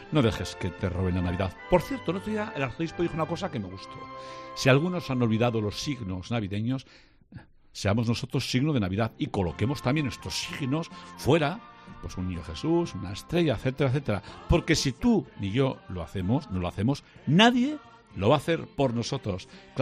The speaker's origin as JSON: {"language": "Spanish", "town": "Cáseda", "region": "Navarre", "country": "Spain", "tie": "born or raised there", "said": "Yo no puedo hablar porque es que es mi pueblo. ¿Qué ocurrió ayer en Cáseda, ayer sábado, Fermín?"}